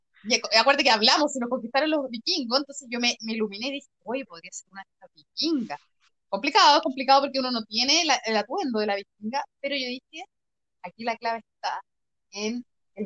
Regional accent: Chile; nosotros, como chilenos, nos gusta copiar las tradiciones y costumbres americanas.

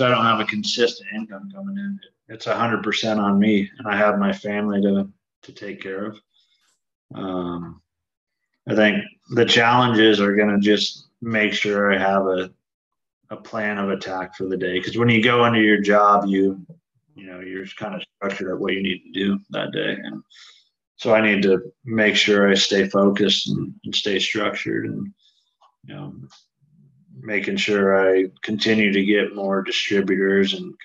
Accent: Boise, Idaho, United States; My parents still live in the same house I was born and raised in Boise.

